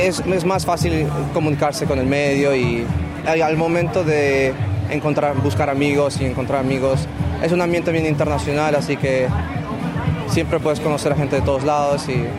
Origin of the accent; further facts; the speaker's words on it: Peru; now in Australia; Siendo peruano, tener mi familia, ¿no? Lejos. Sí, Australia está muy alejado